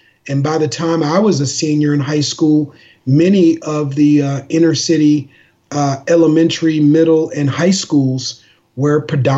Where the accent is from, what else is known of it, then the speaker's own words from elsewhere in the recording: Minneapolis, Minnesota, United States; I grew up in Minneapolis, Minnesota, you know, when I was growing up in Minneapolis, it was still at a time where the city was becoming more and more integrated in particular neighborhoods